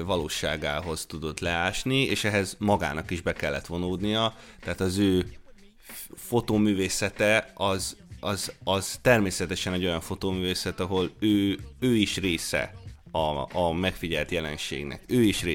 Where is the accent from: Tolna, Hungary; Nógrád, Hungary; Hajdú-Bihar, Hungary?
Hajdú-Bihar, Hungary; Debrecen; És én debreceni vagyok, és emlékszem, mikor gyerekként